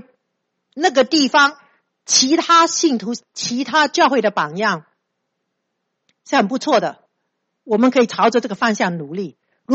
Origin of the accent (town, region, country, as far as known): China; now in United States